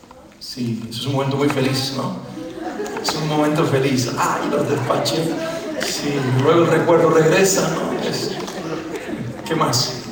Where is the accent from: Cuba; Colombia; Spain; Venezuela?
Cuba; me regresé de mi país de origen, de Cuba